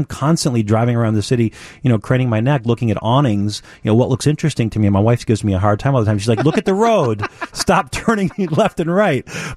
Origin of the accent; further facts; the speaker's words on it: Minnesota, United States; now in Chicago, United States; when I moved to Chicago 25 years ago, I was just overwhelmed with how big the city was. I'm originally from Minnesota.